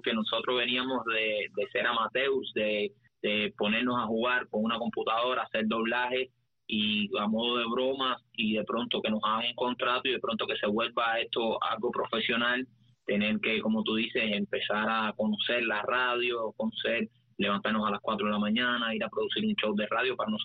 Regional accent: Havana, Cuba; born there; En La Habana, nacimos en La Habana. Y bueno, como Ale dice, somos primos

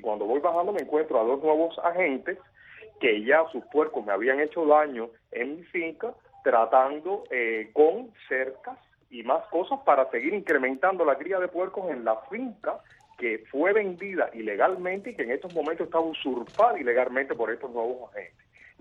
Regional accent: Cuba; violaciones flagrantes a los derechos humanos míos, de mi familia y como ciudadanos cubanos en adición.

